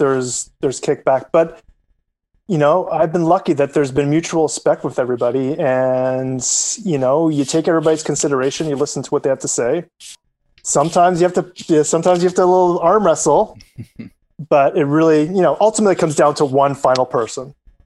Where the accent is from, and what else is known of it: Canada